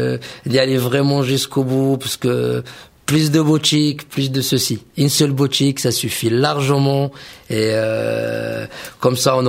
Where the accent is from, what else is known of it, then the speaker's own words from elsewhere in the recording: Morocco; Moi, je suis originaire du Maroc.